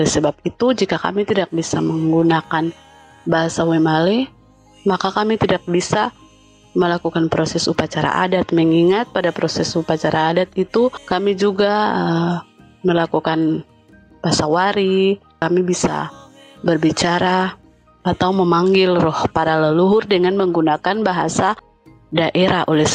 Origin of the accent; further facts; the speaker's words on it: Maluku, Indonesia; Saya dari Maluku.